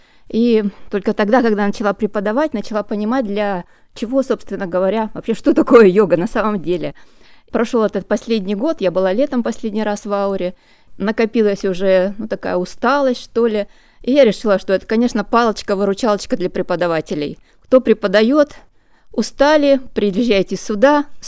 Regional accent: Omsk, Omsk Oblast, Russia; moved away as an adult; now in Moscow, Russia; Я в основном из Омска, только последние полгода живу в Москве. А так вся жизнь прошла в Омске.

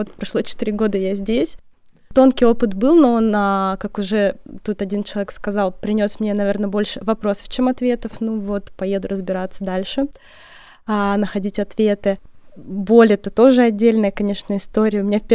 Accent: Novosibirsk, Novosibirsk Oblast, Russia; now in Moscow, Russia; я из Новосибирска, живу в Москве.

